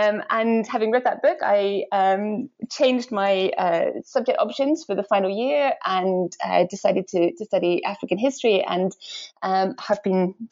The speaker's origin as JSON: {"language": "English", "town": "Edinburgh", "region": "Scotland", "country": "United Kingdom", "tie": "born or raised there", "said": "I grew up in Edinburgh, in Scotland."}